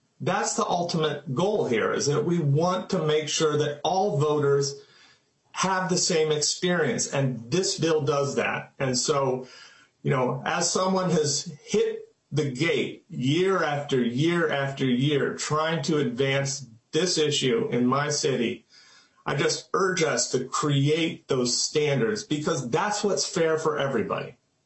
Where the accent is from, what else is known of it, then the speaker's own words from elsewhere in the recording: Red Wing, Minnesota, United States; I am from Red Wing, and I currently am a Red Wing City Council member